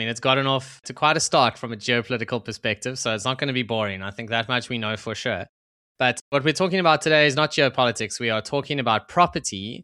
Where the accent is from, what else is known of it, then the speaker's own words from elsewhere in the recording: Johannesburg, Gauteng, South Africa; I grew up in Joburg where the weather's good a lot.